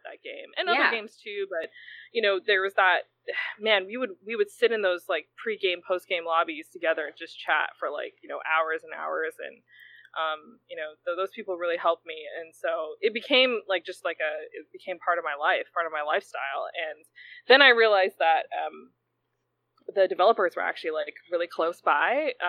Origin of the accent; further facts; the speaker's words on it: Hawaii, United States; now in Seattle, United States; I'm originally from Hawaii, but I've been in Seattle for the last 16 years or so.